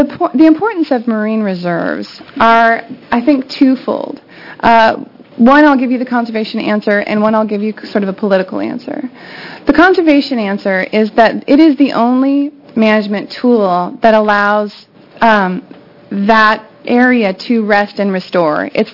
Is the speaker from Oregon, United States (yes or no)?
yes; Oregon, United States; I come from Southern Klamath County